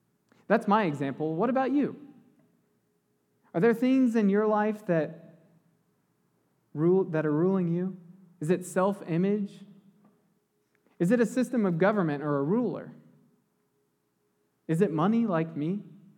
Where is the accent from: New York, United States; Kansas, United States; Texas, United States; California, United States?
Texas, United States; San Antonio; I'm from San Antonio, and you know there's the legend of the line in the sand.